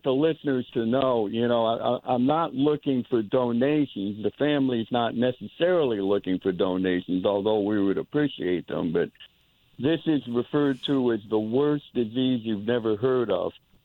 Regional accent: Newtown, Connecticut, United States; Newtown, Connecticut.

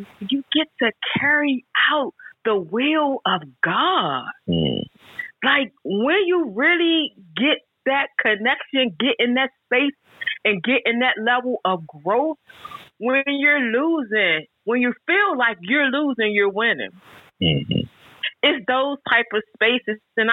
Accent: Fort Washington, Maryland, United States; from Fort Washington, Maryland.

